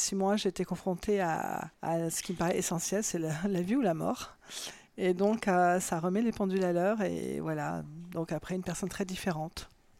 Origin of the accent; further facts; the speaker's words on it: Corsica, France; on est parti vivre là-bas, j'avais 3 mois, donc j'ai passé toute mon enfance en Corse, dans une île merveilleuse.